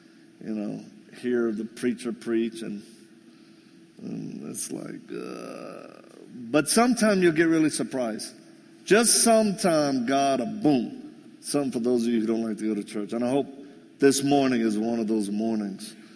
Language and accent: English; Louisiana, United States; accent: Cajun; I'm not from here originally. I'm Cajun. I'm from southern Louisiana. That's why I talk like I do.